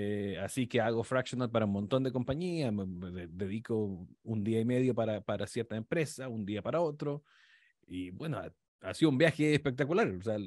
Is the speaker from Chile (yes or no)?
yes; Chile; moved away as an adult; soy chileno, pero yo a los 20 años, cuando terminé de estudiar cine, me fui de Chile